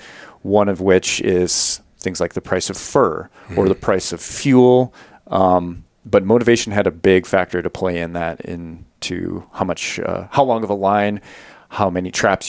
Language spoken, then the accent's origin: English; Minnesota, United States; I grew up in Minnesota hunting, you know, the classic white-tailed deer and small game and things like that.